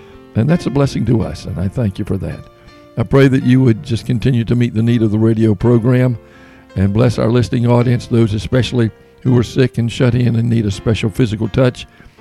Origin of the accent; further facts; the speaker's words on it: North Carolina, United States; my home camp, the camp where I grew up in North Carolina, Camp Wesley. That's near China Grove, North Carolina